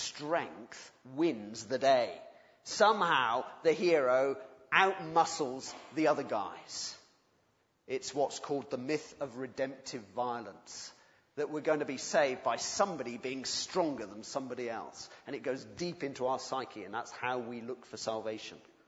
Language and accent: English; England, United Kingdom; And I must admit, being an Englishman, I do sometimes think